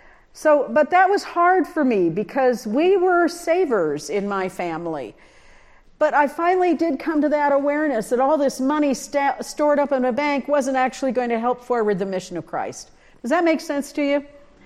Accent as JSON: {"language": "English", "region": "Nebraska", "country": "United States", "said": "I'm from a Midwestern, I'm not from a farm community, but the Midwest, I'm from Nebraska."}